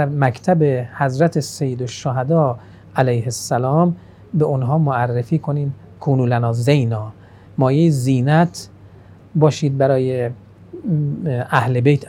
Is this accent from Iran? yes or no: yes; Iran; ولی این ما به عنوان یک ایرانی توجه داشته باشیم